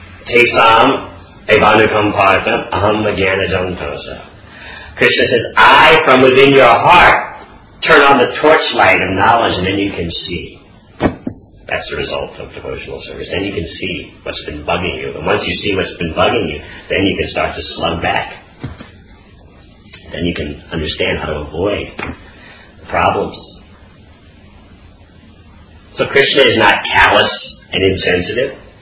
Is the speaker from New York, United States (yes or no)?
yes; New York, United States; born there; Where are you from? I said, I was born in New York.